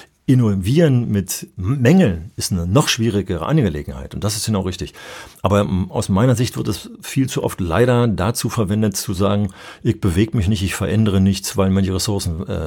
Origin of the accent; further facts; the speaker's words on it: Berlin, Germany; in der Zeit wurde bei uns in Berlin zum Beispiel das Schulverfassungsgesetz diskutiert mit ganz viel Mitwirkung.